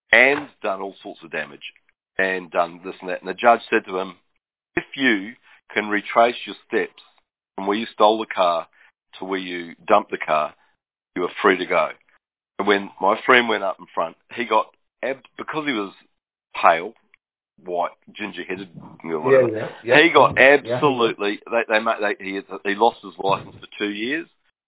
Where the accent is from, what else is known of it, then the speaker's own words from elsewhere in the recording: New Zealand; I grew up in New Zealand, right